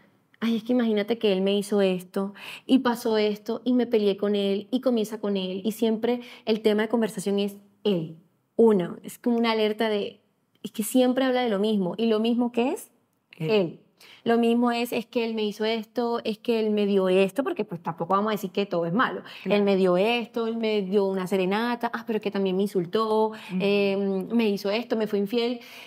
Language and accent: Spanish; Barranquilla, Atlántico, Colombia; Soy de acá de Barranquilla, orgullosamente barranquillera.